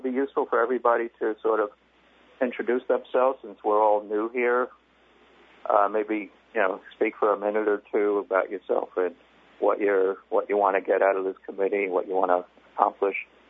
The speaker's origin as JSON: {"language": "English", "region": "New York", "country": "United States", "said": "Okay, and I'm from New York."}